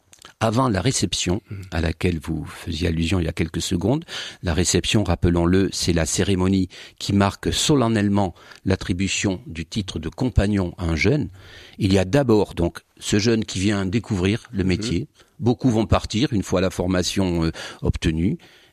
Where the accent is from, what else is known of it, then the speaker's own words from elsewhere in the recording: Occitanie, France; accent: Languedoc; Vous devinez à mon accent que moi je serais plutôt Languedoc.